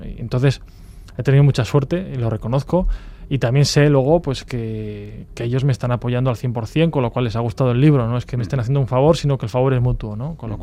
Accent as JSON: {"language": "Spanish", "town": "Burgos", "region": "Castile and León", "country": "Spain", "said": "yo soy de Burgos"}